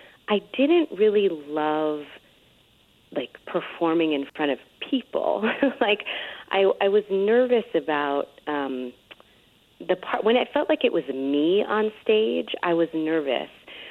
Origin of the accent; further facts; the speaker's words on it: New York, United States; And where I come from, you know, in the building that I grew up in the Bronx, when the elevator door opens, there's like 20 apartments.